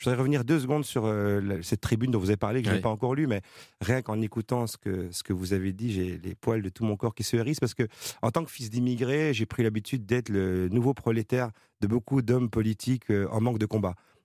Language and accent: French; Brussels, Brussels-Capital Region, Belgium; moi, je suis né à Bruxelles, que j'y ai grandi.